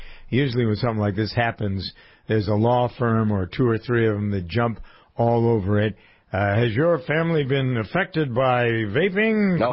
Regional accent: Framingham, Massachusetts, United States; born or raised there

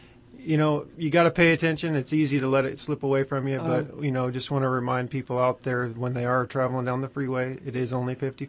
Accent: California, United States; I grew up here in Central Valley, just so people know I'm a local guy.

